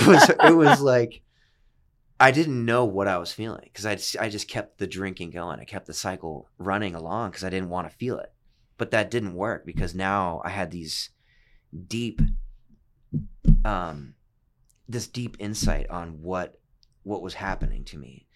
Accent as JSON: {"language": "English", "town": "Cape Coral", "region": "Florida", "country": "United States", "tie": "born or raised there", "said": "one of my buddies from Cape Coral, like from my hometown"}